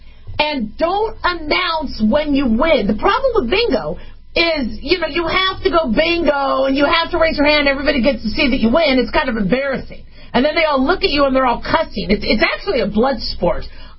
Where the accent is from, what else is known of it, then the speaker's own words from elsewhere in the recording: California, United States; Because I know I'm from California, so no insult there, but I get it. Being from California, I get it.